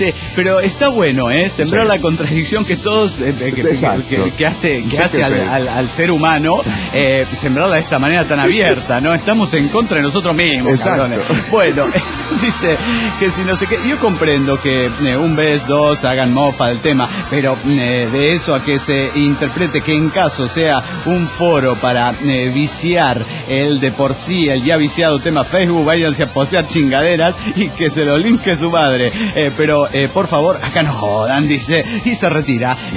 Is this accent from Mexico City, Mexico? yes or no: no; Orizaba, Veracruz, Mexico; de Orizaba, México.